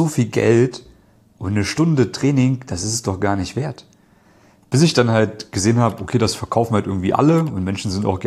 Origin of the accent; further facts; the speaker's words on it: Thuringia, Germany; Ich selbst komme beispielsweise aus Thüringen. Das heißt, ich bin im Osten geboren. Meine Eltern haben damals in der DDR gelebt.